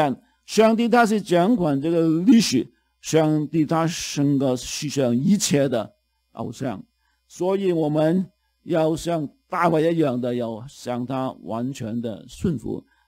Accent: Hong Kong; 我们香港人就说这个王大仙啊

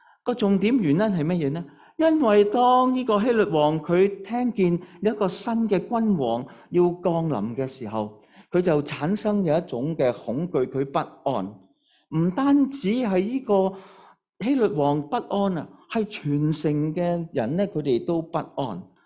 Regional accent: China; 原来呢当时那个犹太人的文化呢，它是呢好像我们中国人这样

